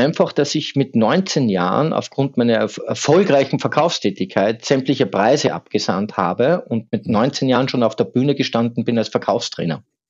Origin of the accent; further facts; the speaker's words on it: Salzburg, Austria; born there; Ich bin Salzburger Gebürtiger. Die Berge sind vor der Tür.